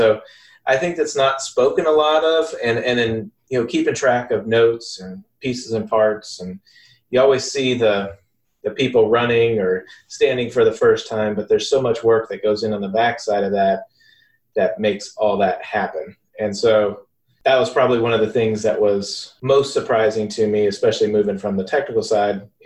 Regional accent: Ecuador; So I grew up in Ecuador, South America

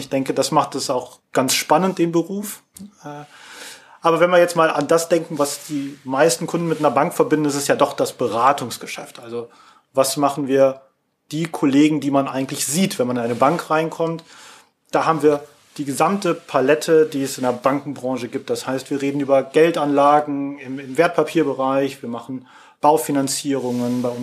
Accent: Krefeld, North Rhine-Westphalia, Germany; born there; Ich bin gebürtiger Uerdinger, bin also vor gut 40 Jahren in Uerdingen geboren worden und ja, lebe heute immer noch in Uerdingen

